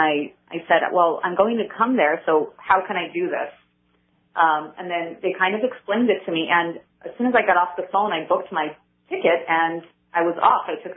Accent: California, United States; So Justin and I had met in Argentina. I was from California and he was from Virginia.

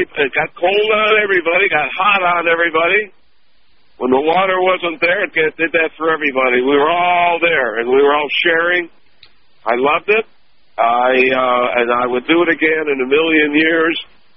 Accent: Detroit, Michigan, United States; I was from Detroit, very racially divided city

